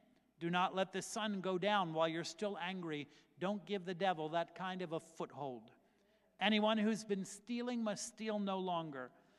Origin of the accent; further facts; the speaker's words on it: Philadelphia, Pennsylvania, United States; now in Greenwich, United States; I'm from Philly. I was born and raised in Philly.